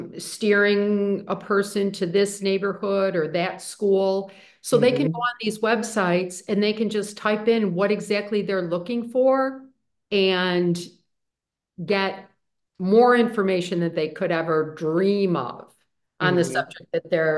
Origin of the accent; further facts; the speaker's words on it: Buffalo, New York, United States; now in Florida, United States; I'm from Buffalo, New York, as I believe I mentioned.